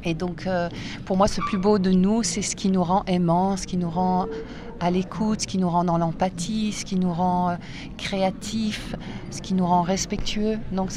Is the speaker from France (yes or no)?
no; Canada; je suis canadienne, hein, ma mère est québécoise.